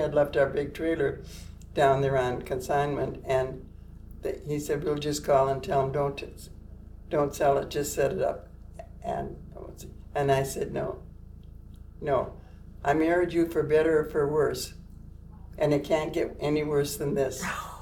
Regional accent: Ladysmith, Wisconsin, United States; And we lived in a small town, Ladysmith. Went to school there, grew up there, lived there until I went

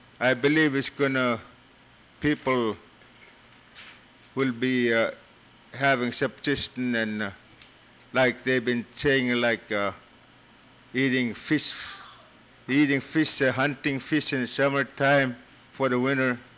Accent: Kotlik, Alaska, United States; I'm from Katlik, and I'm representative of Bill Morslow.

